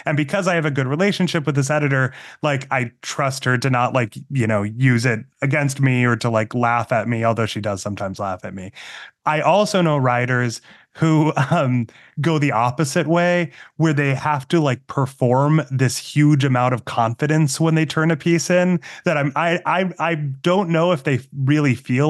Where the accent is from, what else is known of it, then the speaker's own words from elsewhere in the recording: Massachusetts, United States; being growing up in Massachusetts as a Mormon kid, you know, like made me kind of an outsider in some ways